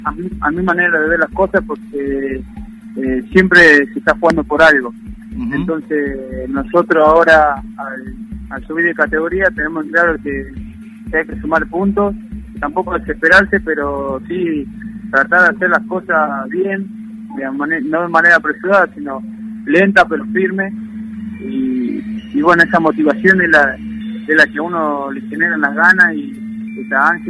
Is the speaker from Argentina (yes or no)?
yes; Tucumán, Argentina; moved away; ya pasaron 8 años de que yo me fui de Tucumán